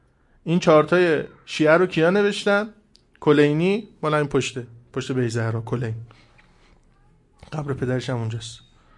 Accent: Iran; بماند که ما تو ایرانی هستیم، قوم مشرقی و قبیله سلمانی هستیم

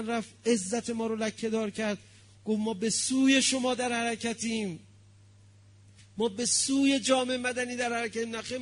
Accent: Iran; تا اینا میفهمیدن ما ایرانی هستیم

